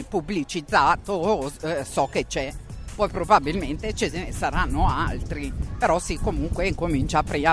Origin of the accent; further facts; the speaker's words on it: Masate, Lombardy, Italy; Io sono di Masate, comunque sì, vicino a Monza.